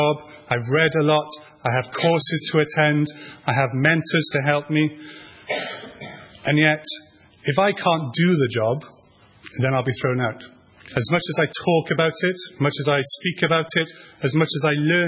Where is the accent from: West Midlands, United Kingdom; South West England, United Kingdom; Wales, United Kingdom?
Wales, United Kingdom; Bargoed; accent: Valleys; to my old culture, which is the valleys in Bargoed, which is where I used to go to school. So if my valley accent starts coming back, I'm sorry